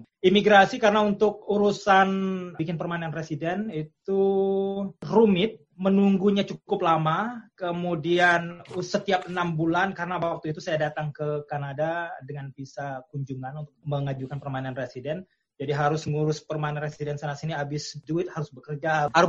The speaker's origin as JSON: {"language": "Indonesian", "country": "Indonesia", "moved": "yes", "said": "ketika saya bilang saya dari Indonesia, show us something Indonesian."}